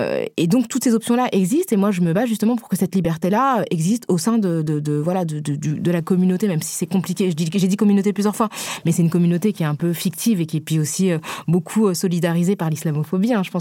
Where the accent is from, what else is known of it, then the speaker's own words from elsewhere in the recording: Senegal; moi je suis originaire du Sénégal